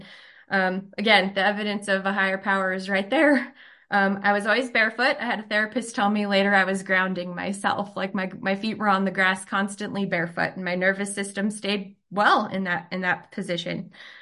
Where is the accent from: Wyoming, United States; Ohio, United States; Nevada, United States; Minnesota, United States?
Wyoming, United States; Cheyenne; I was born in Cheyenne, Wyoming, in 1982 to my mom and dad. We lived in poverty in some low-income apartments.